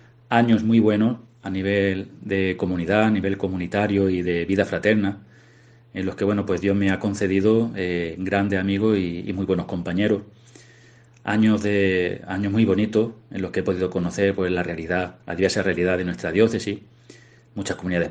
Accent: Torredonjimeno, Andalusia, Spain; gracias a la televisión local de mi pueblo, de Torredonjimeno, que van a hacer pues todo lo posible pues para acercar la celebración no solo a mis paisanos

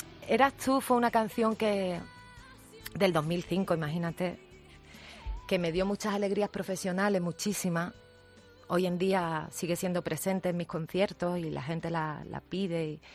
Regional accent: Cádiz, Andalusia, Spain; Y también yo presumo mucho, fíjate, de ser profeta en mi tierra.

